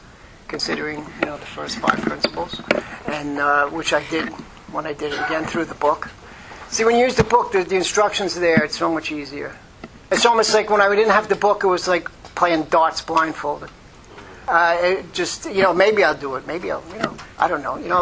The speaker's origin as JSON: {"language": "English", "town": "Flushing", "region": "New York", "country": "United States", "tie": "born or raised there", "said": "I grew up in Flushing, and I went to St. Michael's Grammar School."}